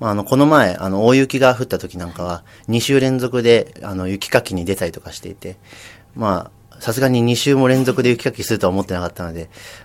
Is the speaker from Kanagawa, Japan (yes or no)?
yes; Kamakura, Kanagawa, Japan; also born or lived in Fukuoka; 出身は鎌倉ですね。生まれは福岡なんですけど、はい、鎌倉で育ちました。